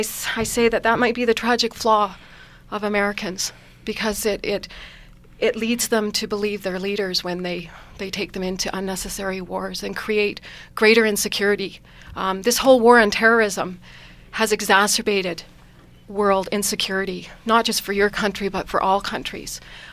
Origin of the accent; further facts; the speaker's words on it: Canada; this might be presumptuous as a Canadian, but, you know, we live very close to you.